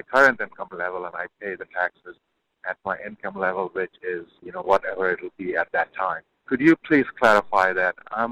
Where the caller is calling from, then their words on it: North Carolina, United States; I'm calling from North Carolina.